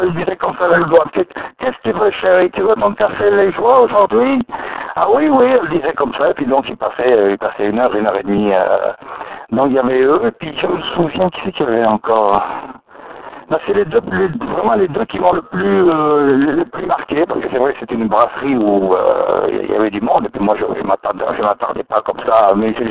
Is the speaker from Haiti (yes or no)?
no; Nouvelle-Aquitaine, France; now in Paris, France; Ah, moi, je suis la Côte Basque.